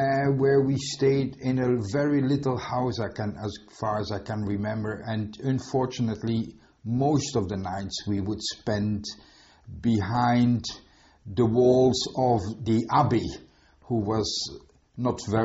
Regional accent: Leuven, Flanders, Belgium; born there; first language Flemish/French; English is a second language; I was born in Leuven, that is Belgium, and I was born the 19th of September in 1935.

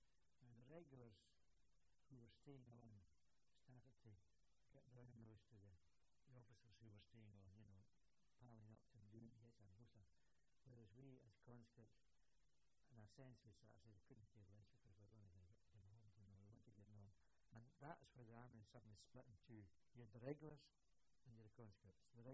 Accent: Scotland, United Kingdom; Being a Scotsman

